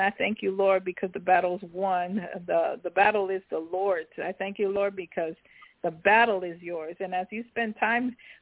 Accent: New York, United States; That's where I'm from New York.

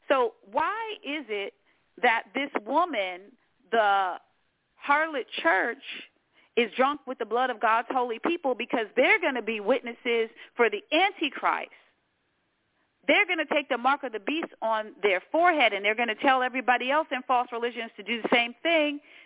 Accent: Washington, District of Columbia, United States; born there; For example, I was born in Washington, D.C.

